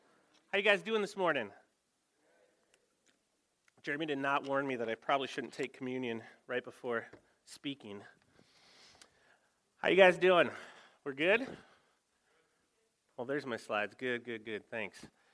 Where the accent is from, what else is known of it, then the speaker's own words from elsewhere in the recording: United States; as an American, I just have not spent a lot of sheep time in my life.